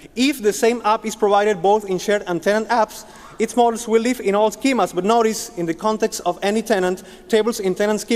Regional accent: Holguín, Cuba; English is a second language; I come from Holguín, Cuba

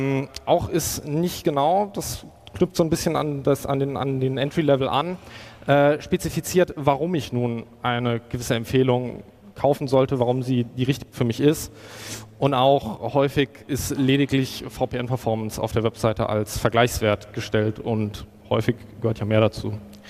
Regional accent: Darmstadt, Hesse, Germany; Ich komme nicht aus Mannheim, ich komme aus Darmstadt, aber das tut dem Ganzen ja keinen Abbruch.

